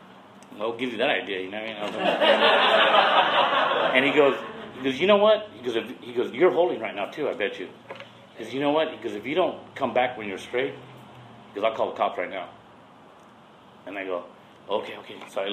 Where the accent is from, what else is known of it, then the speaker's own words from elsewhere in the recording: Santa Maria, California, United States; my mom is from Mexico and my dad was from the Philippines, and I was born here in Santa Maria.